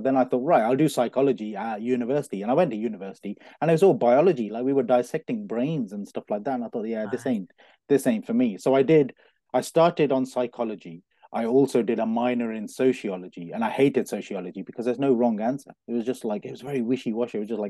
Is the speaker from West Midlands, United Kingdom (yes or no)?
yes; Coventry, West Midlands, United Kingdom; also born or lived in London; I was born in Coventry, born and bred in Coventry. Spent my life here until I moved to London and started a marketing degree.